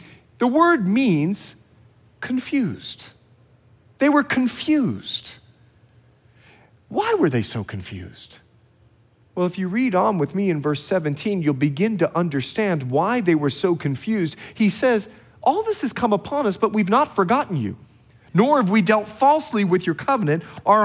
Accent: Bahamas; now in California, United States; I'm from the Bahamas. It's 80 degree water

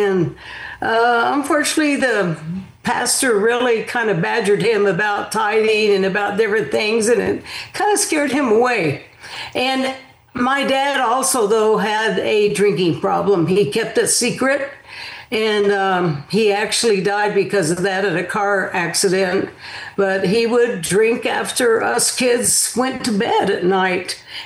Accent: Alamogordo, New Mexico, United States; Yeah, I was born in Alamogordo, New Mexico. And so that's, you know, I grew up there. It was called the Rocket City.

